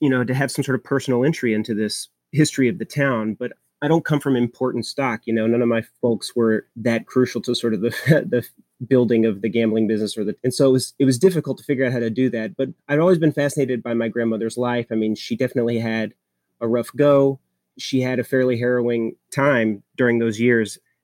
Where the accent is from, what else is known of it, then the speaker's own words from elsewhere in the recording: Hot Springs, Arkansas, United States; Well, I grew up there in the 1980s and the gambling business was not that far gone at that point.